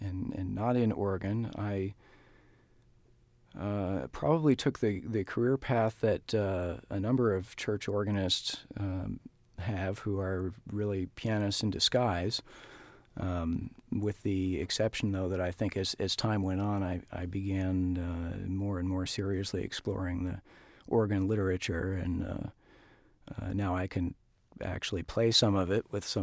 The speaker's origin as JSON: {"language": "English", "region": "Ohio", "country": "United States", "tie": "born there", "also_born_or_lived": "East Coast", "said": "Well, I was born in Ohio."}